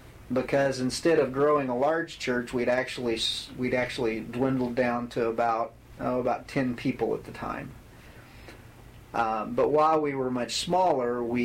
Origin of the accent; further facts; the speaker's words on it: Albuquerque, New Mexico, United States; also born or lived in Abilene, Texas; now in Lawrence, United States; I grew up in Albuquerque, New Mexico, mainly, and did basically a seminary program in Abilene, Texas.